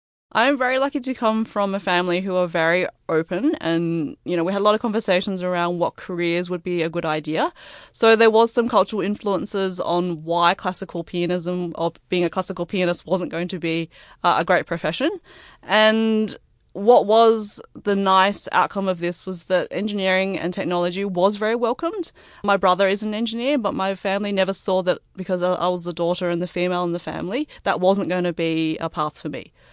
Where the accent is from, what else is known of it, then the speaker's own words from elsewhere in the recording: Canberra, Australian Capital Territory, Australia; My parents are from Hong Kong and we have a lot of family back there. So I've really got a bit of an umbilical cord back to Hong Kong. But I was born in Australia. So I've been in Australia my entire life. I've grown up here. I've grown up in Canberra.